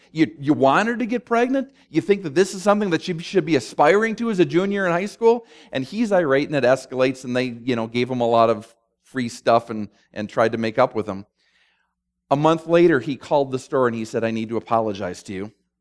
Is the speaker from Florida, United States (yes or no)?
no; Minneapolis, Minnesota, United States; based up in my hometown of Minneapolis.